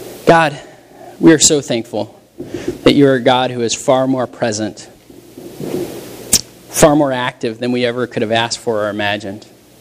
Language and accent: English; Denver, Colorado, United States; I grew up in Denver.